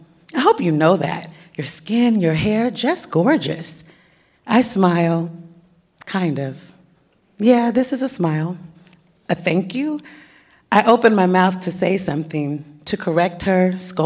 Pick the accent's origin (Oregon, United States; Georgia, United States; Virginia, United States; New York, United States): Oregon, United States; Portland; I grew up in Portland, Oregon. I went to performing arts schools.